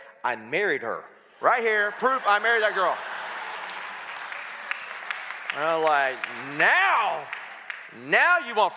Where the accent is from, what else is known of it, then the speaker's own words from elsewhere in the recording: Florida, United States; now in California, United States; I'm from Florida, too. That's weird. We're both in California.